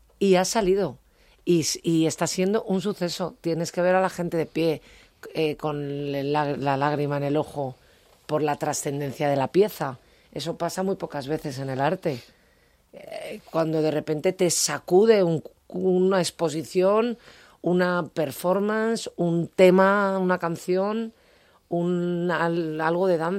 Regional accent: Madrid, Community of Madrid, Spain; Yo soy madrileña. Yo nací el día de San Antonio, en Chamberí

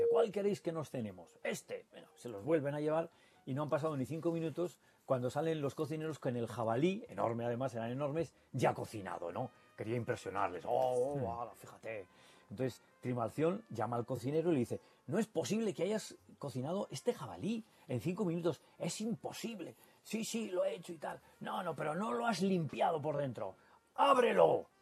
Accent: Spain; no es que lo diga yo porque somos de España

